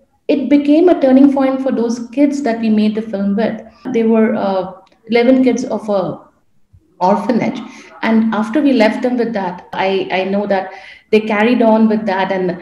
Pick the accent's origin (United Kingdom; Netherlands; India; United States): India; Kolkata, West Bengal; I come from Calcutta. I was working